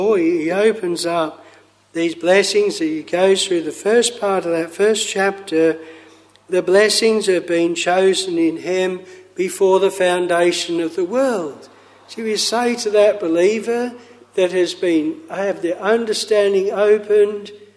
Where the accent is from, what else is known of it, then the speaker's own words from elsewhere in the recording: Australia; now in Cranbrook, Canada; we're newcomers, we come over from Australia, and yet we've lived there a lot longer than many of the locals